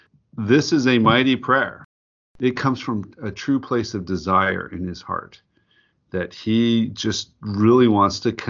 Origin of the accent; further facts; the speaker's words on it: Utah, United States; I actually knew that man because I grew up in Utah Valley, and he was a professor at BYU, I believe.